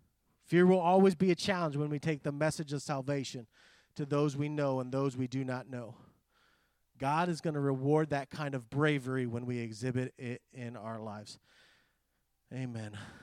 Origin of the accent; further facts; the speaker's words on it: Greece; I grew up in Greece. I was, grew up around a lady from India